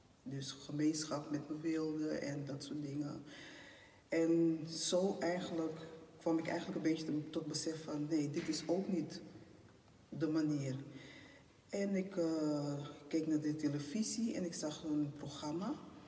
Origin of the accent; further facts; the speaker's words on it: Suriname; omdat ik ben afkomstig van Suriname. En daar hebben we verschillende culturen